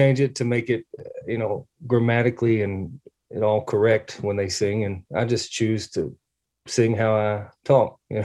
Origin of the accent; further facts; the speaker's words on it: Mississippi, United States; born there; I was born in Mississippi, man.